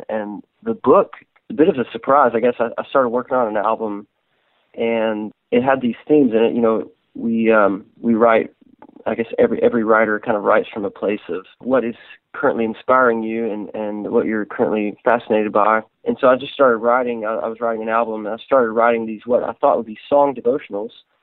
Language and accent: English; Bible Belt, United States; Basically, I grew up in the Bible Belt. I usually say I grew up in the church, but not in a Christian home.